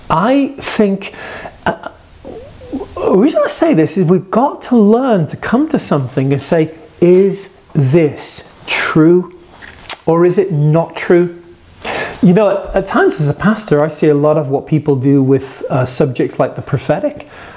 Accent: Liverpool, North West England, United Kingdom; born there; I was born in Liverpool, which I call it, you know, the God's paradise, my Mersey paradise. Okay, I love Liverpool. It's a beautiful city. I also grew up in a church culture.

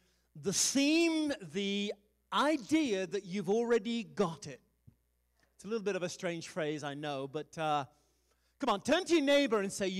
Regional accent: United Kingdom; I don't know, it's probably just being British

